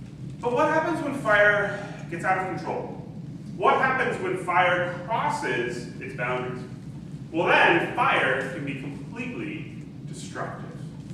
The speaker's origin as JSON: {"language": "English", "region": "Nova Scotia", "country": "Canada", "tie": "born or raised there", "said": "growing up in Nova Scotia, we built a beautiful house over on the side of a hill overlooking the beautiful Annapolis Valley."}